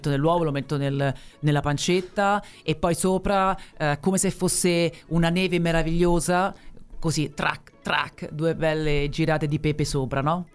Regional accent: Rome, Lazio, Italy; non si preoccupi, guardi, sono romana, la so al momento giusto

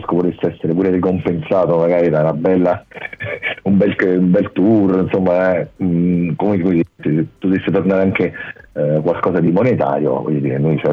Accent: Naples, Campania, Italy; now in Rome, Italy; Sono a Roma, perché io pur essendo napoletano vivo a Roma da un sacco di tempo, quindi sono un romano d'adozione.

